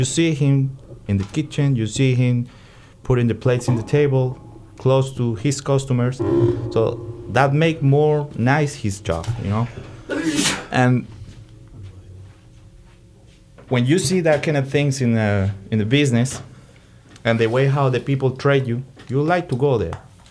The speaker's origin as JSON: {"language": "English", "country": "Colombia", "tie": "born or raised there", "also_born_or_lived": "New York, United States", "said": "I was born in New York, but I grew up in Colombia. So I'm technically, I have both citizens. So I'm more Colombian because I grew up there."}